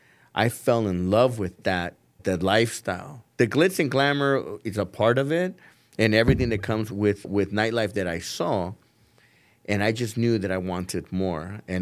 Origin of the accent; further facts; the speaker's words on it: Los Angeles, California, United States; also born or lived in Bay Area; Growing up in LA, I got that opportunity at a very young age, passing out flyers in parking lots